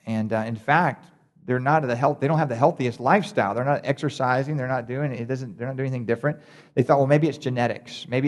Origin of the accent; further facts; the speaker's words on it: Middleburg, Florida, United States; When I was a kid, I grew up in Middleburg, and in Middleburg, which is across the river that way, on a little creek called Black Creek